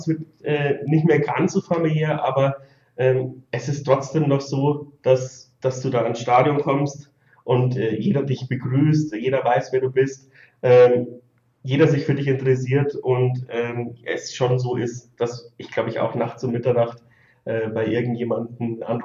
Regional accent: Bavaria, Germany; ich komme so 60 Kilometer aus Regensburg weg

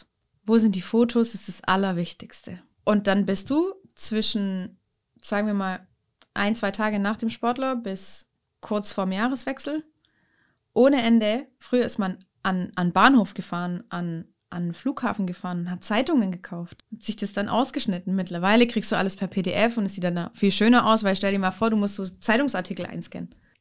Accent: Leinfelden, Baden-Württemberg, Germany; wir kommen ja von hier. Also ich bin in Leinfelden, nicht geboren, aber groß geworden.

